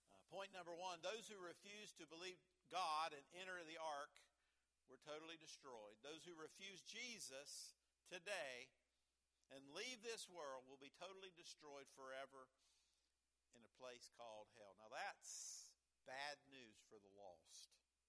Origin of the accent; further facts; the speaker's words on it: West Virginia, United States; you got to keep in mind I'm from Southern West Virginia, and we're a little bit laid back in Southern West Virginia.